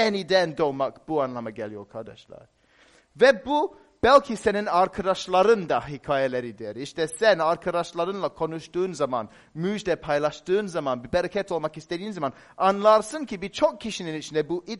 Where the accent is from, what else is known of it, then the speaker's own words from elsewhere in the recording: London, United Kingdom; Öyle, Londralıyım dedim.